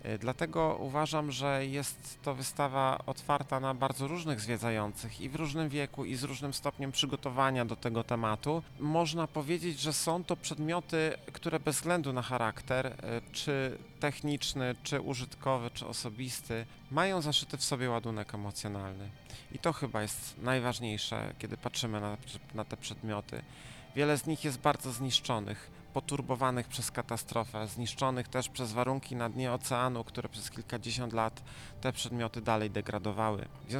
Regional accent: Wrocław, Lower Silesian Voivodeship, Poland; również będąc rodowitym wrocławianinem

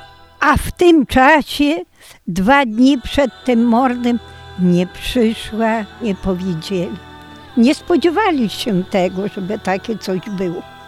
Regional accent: Warszawka, Volyn Oblast, Ukraine; Pochodzę z Wołynia, wieś Warszawka, powiat Gorochów, województwo Łódź. Moja wieś miała 42 numery.

